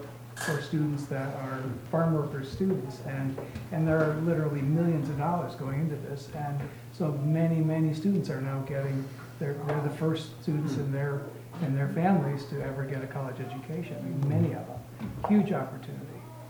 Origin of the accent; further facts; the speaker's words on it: Wenatchee, Washington, United States; Like, for instance, I'm from Wenatchee, and we're fruit growers.